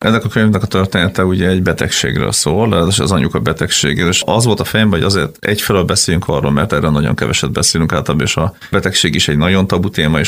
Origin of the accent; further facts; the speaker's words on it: Gyula, Békés, Hungary; mi ugye ő is Gyulai, én is Gyulai vagyok